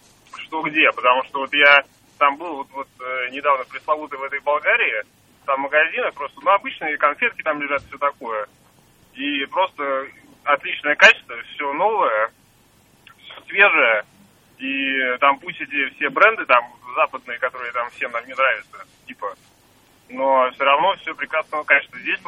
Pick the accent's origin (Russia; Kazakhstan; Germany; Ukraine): Russia; Saint Petersburg; я из Санкт-Петербурга.